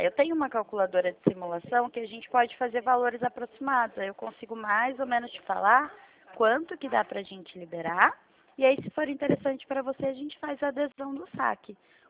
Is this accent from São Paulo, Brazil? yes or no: yes; Limeira, São Paulo, Brazil; Eu sou do interior de São Paulo, eu fico na cidade de Limeira.